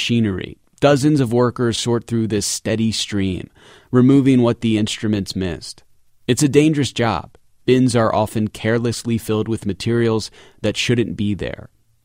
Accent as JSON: {"language": "English", "region": "New Jersey", "country": "United States", "said": "Some states, including my home state of New Jersey, proposed banning single-use plastic."}